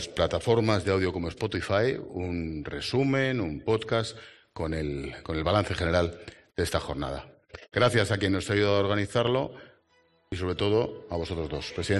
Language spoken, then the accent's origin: Spanish; Madrid, Community of Madrid, Spain; Y yo estoy, como madrileño, absolutamente de acuerdo.